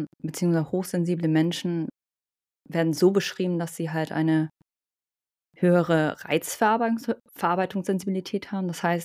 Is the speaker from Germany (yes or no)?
yes; Hamburg, Germany; Ich komme aus Hamburg, habe den Großteil meines Lebens hier in Hamburg verbracht. Sitze hier gerade im Homeoffice in wunderschönen Bahrenfeld.